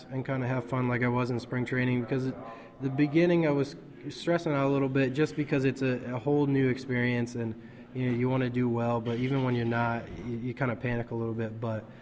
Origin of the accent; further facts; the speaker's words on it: Iowa, United States; I'm from Iowa, so I kind of live next to the university, so it's kind of similar